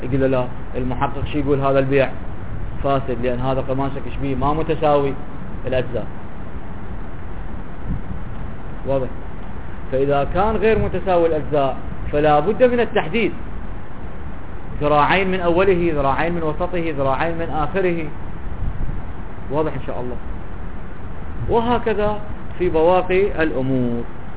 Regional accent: Najaf, Najaf Governorate, Iraq; تعرف شوف عندنا هنا بالعراق، حتى عندنا بالنجف يسمونها جاهل

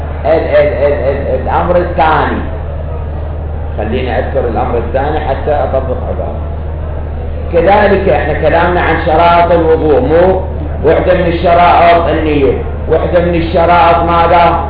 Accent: Baghdad, Baghdad Governorate, Iraq; أنا كنت من بغداد.

